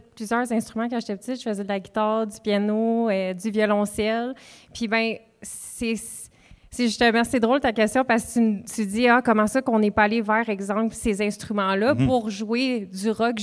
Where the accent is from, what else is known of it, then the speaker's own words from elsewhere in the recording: Trois-Rivières, Quebec, Canada; nous, on est de Trois-Rivières